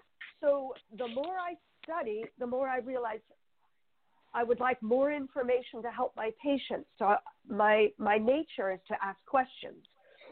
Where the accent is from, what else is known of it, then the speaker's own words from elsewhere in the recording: Los Angeles, California, United States; my lifestyle growing up in Los Angeles in the 80s, I think I just gave my age away